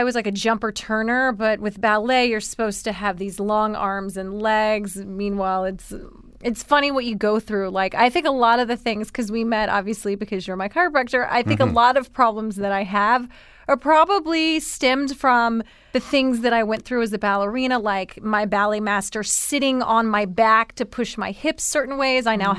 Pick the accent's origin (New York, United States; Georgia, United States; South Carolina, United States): South Carolina, United States; Columbia; accent: southern; So Columbia, South Carolina. Ooh. Had that good old, like, thick southern accent from the cackalack, as we say.